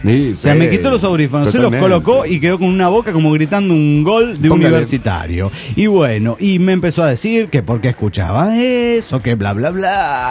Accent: Pucallpa, Ucayali, Peru; now in Tacna, Peru; de Pucallpa, Perú.

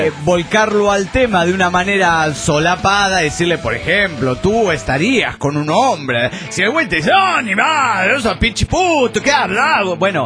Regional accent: Venezuela; los venezolanos no hablamos como puertorriqueños

